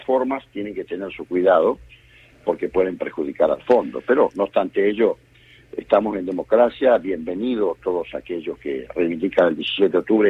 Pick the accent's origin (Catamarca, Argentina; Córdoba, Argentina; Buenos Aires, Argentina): Buenos Aires, Argentina; mi provincia, que es Buenos Aires, o sea, como bonaerense que soy